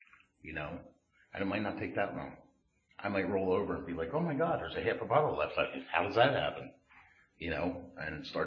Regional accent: Doylestown, Pennsylvania, United States; I grew up in Doylestown. We lived outside Doylestown in Plumsteadville.

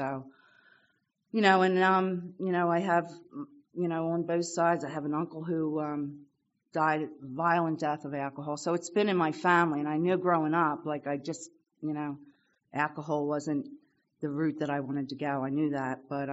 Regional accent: Bensalem, Pennsylvania, United States; I grew up in Bensalem, Pennsylvania. I'm one of seven. I'm a middle child of seven.

